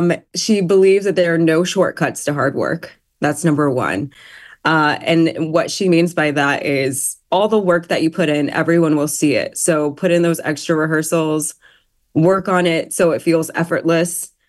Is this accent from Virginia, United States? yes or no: yes; Chesapeake, Virginia, United States; Yeah, so I grew up in Chesapeake, Virginia, where my parents are huge music fans.